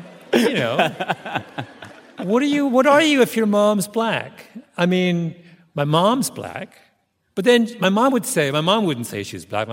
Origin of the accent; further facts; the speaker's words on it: Canada; By the way, nothing is more Jamaican than growing up in Canada.